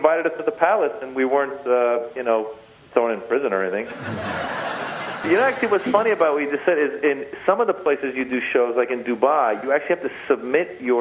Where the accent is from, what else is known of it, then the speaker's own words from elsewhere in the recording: Tiburon, California, United States; also born or lived in Iran; I was born in Iran. I was there till I was six. Uh-huh. And then I moved to Bay Area, grew up in Northern California in a city called Tiburon.